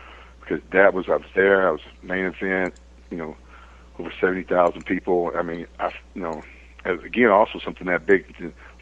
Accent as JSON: {"language": "English", "region": "Arkansas", "country": "United States", "said": "You know, I'm from Arkansas, and I don't know anybody, and I never knew there was wrestling outside of Memphis at this"}